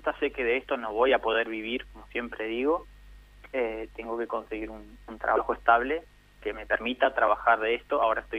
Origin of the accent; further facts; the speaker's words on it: María Grande, Entre Ríos, Argentina; Soy de María Grande, Entre Ríos.